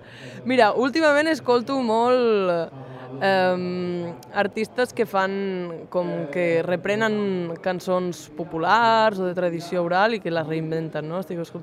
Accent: Catalonia, Spain; first language Aranese; veure que la meva llengua amb la que he après a escriure, a parlar, a llegir, amb la que he crescut, que és l'occità, és l'aranès, està perdent parlants

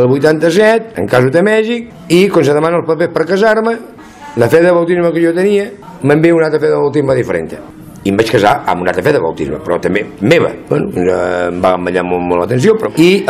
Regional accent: Barcelona, Catalonia, Spain; born there; tinc 56 anys, soc … rei d'Espanya. Jo vaig néixer a Barcelona el 16 d'agost de 1956 i la història és la següent. Vaig ser batejat a Barcelona

